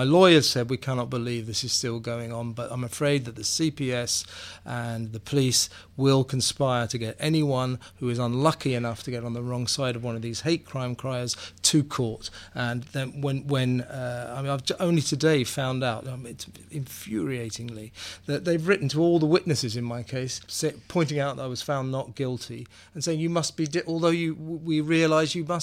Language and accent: English; London, United Kingdom; I am from London